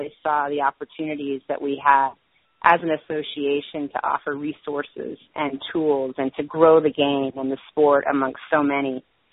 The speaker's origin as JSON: {"language": "English", "town": "Syracuse", "region": "New York", "country": "United States", "tie": "born or raised there", "said": "I grew up in Syracuse, New York"}